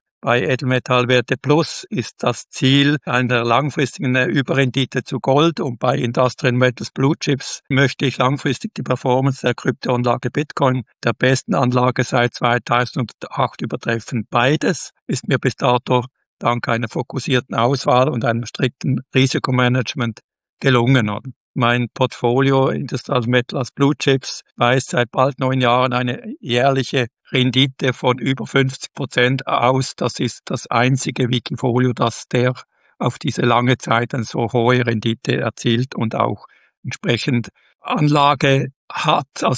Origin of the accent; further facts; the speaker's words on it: Switzerland; bin Schweizer